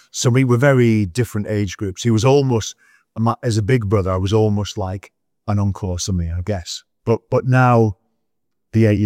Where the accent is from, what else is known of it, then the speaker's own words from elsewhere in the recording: Middlesbrough, North East England, United Kingdom; So I was brought up in Middlesbrough, lived in various places across town.